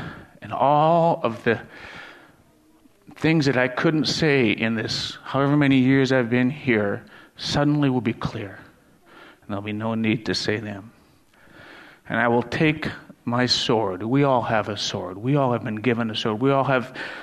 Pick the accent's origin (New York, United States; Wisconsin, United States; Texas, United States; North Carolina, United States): Wisconsin, United States; more than I'm from Wisconsin, more than I'm a white man